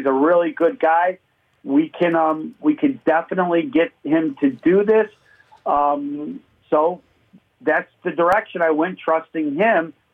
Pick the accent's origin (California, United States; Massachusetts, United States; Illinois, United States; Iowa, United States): Illinois, United States; Chicago; So, ironically, I grew up down in Chicago, and Joe and I went to school together.